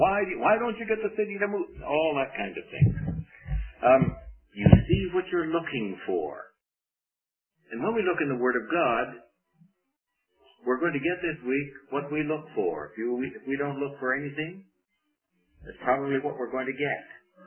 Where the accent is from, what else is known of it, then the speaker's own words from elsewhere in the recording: Seattle, Washington, United States; although we grew up in Seattle, which is a little further north in the state of Washington.